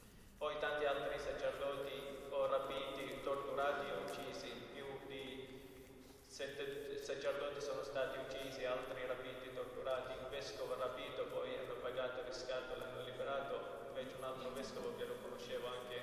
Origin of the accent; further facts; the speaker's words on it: Erbil, Erbil Governorate, Iraq; Italian is a second language; sono rifugiati nella zona kurda, da dove vengo io, città di Erbil e altre città in Kurdistan dell'Iraq.